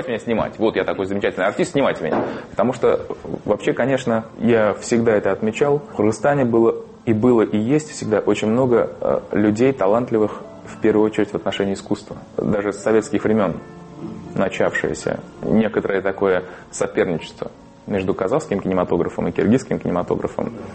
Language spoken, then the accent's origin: Russian; Karshi, Qashqadaryo Region, Uzbekistan; also born or lived in Bishkek, Kyrgyzstan / Chardzhou, Turkmenistan / Tashkent, Uzbekistan; Я родился в Бишкеке. Большую часть своего раннего детства провел в Туркменистане, в Чаджоу. Подростковый возраст я прожил в Узбекистане, в Карши. Школу закончил в Быстровке. Вот. Студенческие годы мои прошли в Ташкенте.